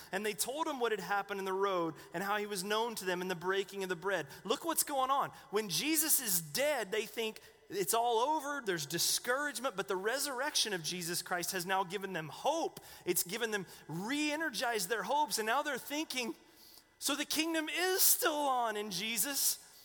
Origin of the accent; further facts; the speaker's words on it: North Carolina, United States; Now, I came from North Carolina, this college basketball country.